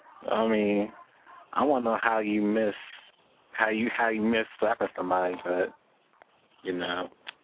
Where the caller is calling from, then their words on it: Texas, United States; I'm calling from Texas.